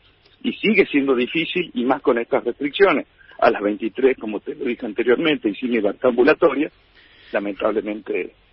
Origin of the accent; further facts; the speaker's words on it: Córdoba, Argentina; Yo en estos momentos, yo soy de Córdoba.